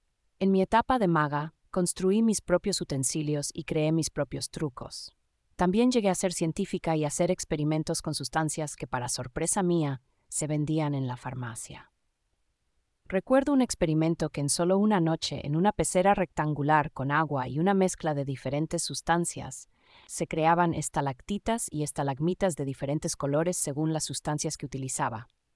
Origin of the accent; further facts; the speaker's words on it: Valencia, Valencian Community, Spain; Creciendo en Valencia, España, tenía muchas hermosas posibilidades de explorar.